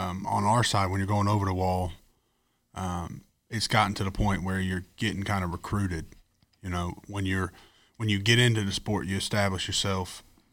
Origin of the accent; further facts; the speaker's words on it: Pfafftown, North Carolina, United States; I am the fueler on the 43 Cup car for Richard Petty Motorsports. I am from Pofftown, North Carolina, and this is my third.